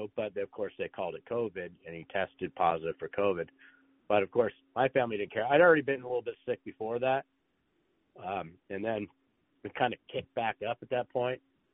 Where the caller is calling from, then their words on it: California, United States; I'm in California, man. Wildly successful.